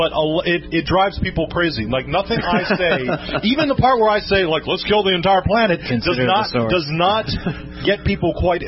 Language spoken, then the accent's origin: English; Ireland; Gee, Sean, I'm Irish. I've never thought that before.